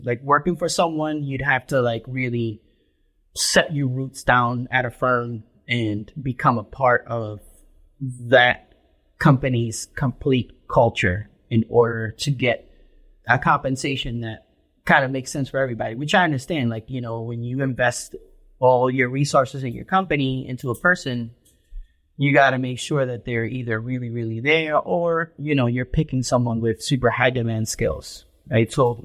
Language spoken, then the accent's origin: English; Puerto Rico; I came from Puerto Rico with a violin, and I had to drop that right away because I thought somebody's going to break it over my head.